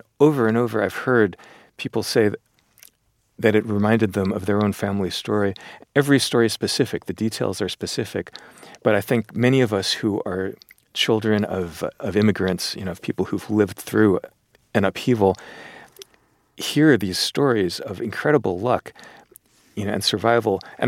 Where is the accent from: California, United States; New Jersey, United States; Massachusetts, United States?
California, United States; Los Angeles; also born or lived in New York; now in France; I'm American, you know, I live in France. I'm from New York. I grew up in Los Angeles.